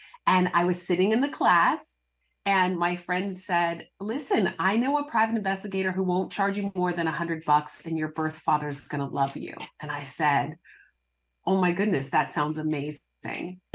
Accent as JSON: {"language": "English", "country": "United States", "tie": "born or raised there", "said": "So I really started to see my own privilege growing up in the United States and not experiencing an 11-year civil war"}